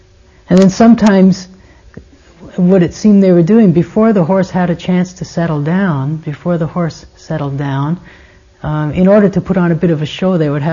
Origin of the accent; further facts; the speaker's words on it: Canada; when I was much younger and growing up in Canada, there's a tradition in Canada of the cowboys having rodeos.